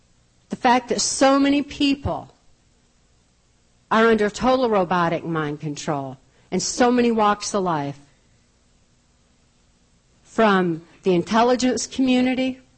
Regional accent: Muskegon, Michigan, United States; When I was a really young child growing up in Muskegon, Michigan, this would be the early 60s. I was born in 1957.

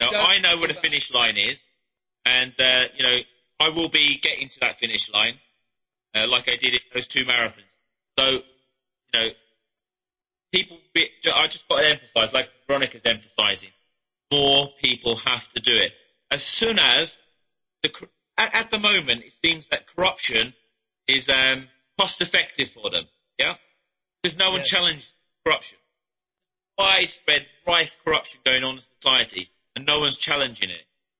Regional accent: Ireland; The obviously I'm Irish.

